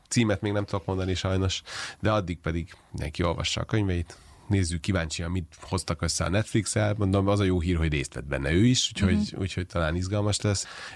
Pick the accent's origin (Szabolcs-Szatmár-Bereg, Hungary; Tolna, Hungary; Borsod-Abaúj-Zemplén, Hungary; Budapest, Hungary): Budapest, Hungary; Én ugyan Budapesten nőttem fel